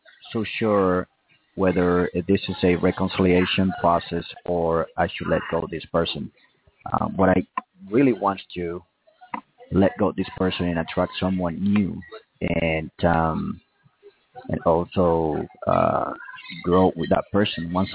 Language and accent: English; Dallas, Texas, United States; from Dallas, Texas.